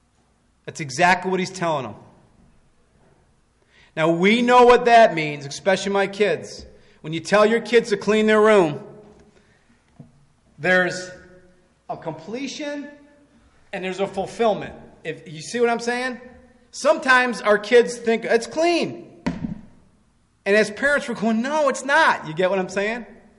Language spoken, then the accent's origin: English; Detroit, Michigan, United States; We're from Detroit Motor City. We always know that.